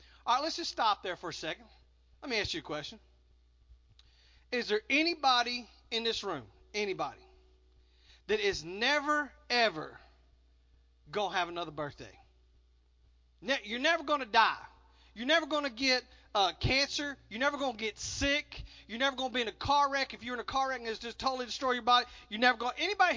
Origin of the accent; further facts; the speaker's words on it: Texas, United States; and I'm from Texas, so this is for my Texas friends